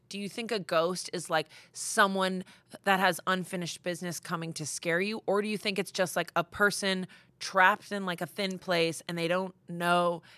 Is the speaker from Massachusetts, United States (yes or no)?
yes; Massachusetts, United States; I'm from Massachusetts.